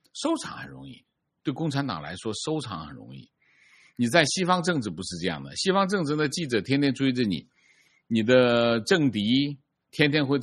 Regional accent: China; 对于日本冲绳，我们中国人以后叫琉球，琉球以前是中国的属地，中国要收回来。

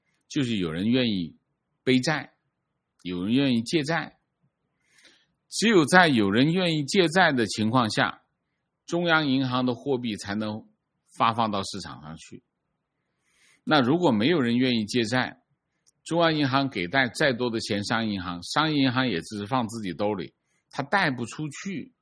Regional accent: Hong Kong; 这样的香港政府，身为香港人，我从心底里鄙视他、厌恶他。

